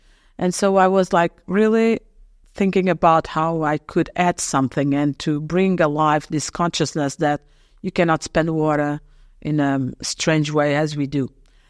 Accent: Portugal; also born or lived in France; I was born in France, but I always lived in Portugal, so I'm surrounded by that culture.

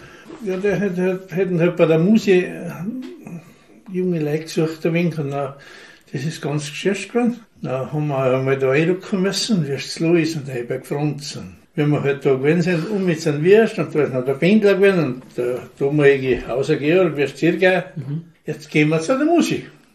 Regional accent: St. Jakob in Haus, Tyrol, Austria; also born or lived in St. Johann; Ich bin am 14. August 1953 geboren in St. Johann. Ja, ich bin der älteste von 8 Kindern und bin aufgewachsen am Hofenberghof St. Jakob

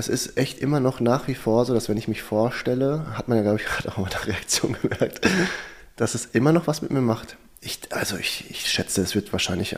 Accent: Herten, North Rhine-Westphalia, Germany; weil ich bin auf einem Hof groß geworden in Herten

